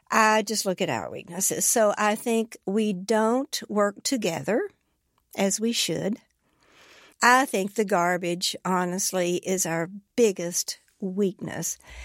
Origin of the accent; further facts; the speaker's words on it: Kentucky, United States; I'm from Breathitt County. That's about as Appalachian as you can get.